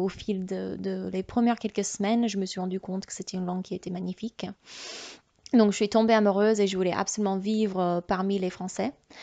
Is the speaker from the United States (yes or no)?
yes; Dallas, Texas, United States; French is a second language; now in France; J'ai 25 ans. Je viens du Dallas, au Texas.